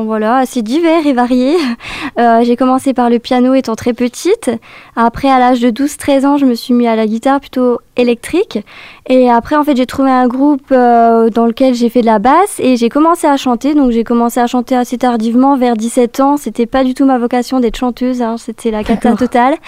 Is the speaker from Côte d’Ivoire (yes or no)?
no; Belfort, Bourgogne-Franche-Comté, France; Alors, je viens des alentours de Belfort